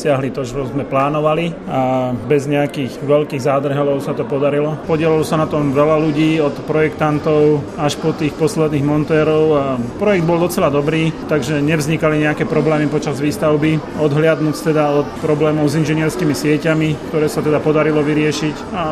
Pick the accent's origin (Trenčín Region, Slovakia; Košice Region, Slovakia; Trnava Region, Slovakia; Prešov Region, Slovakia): Trenčín Region, Slovakia; Stará Turá; V podstate aj ja pochádzam zo Starej Turej